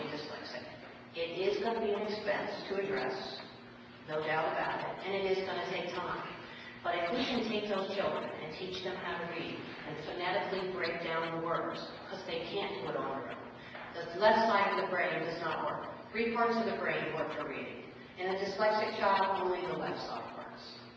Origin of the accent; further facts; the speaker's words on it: Bethesda, Maryland, United States; now in Florida, United States; I'm also here to talk on the topic of dyslexia. I'm 53 years old. I was raised in Bethesda, Maryland, and I am dyslexic.